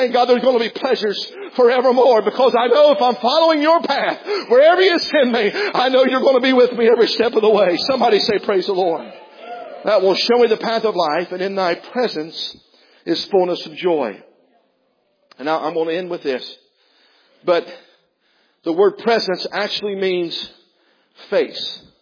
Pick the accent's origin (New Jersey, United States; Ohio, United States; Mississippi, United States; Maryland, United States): Ohio, United States; I guess I am from Southern Ohio.